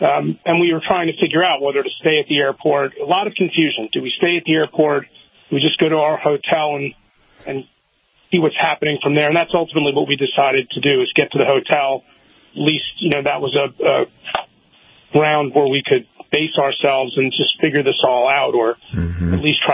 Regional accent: New York, United States; I would say, you know, I'm from New York City.

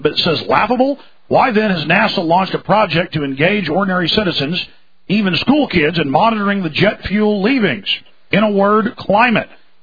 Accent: Dallas, Texas, United States; Look, my whole life growing up in Dallas, Texas, Paul, I would sit there on my dad's lap

